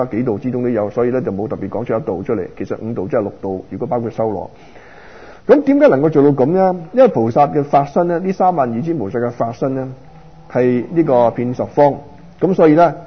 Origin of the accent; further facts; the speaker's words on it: Guangdong, China; 我哋廣東人好多俗語非常之好啊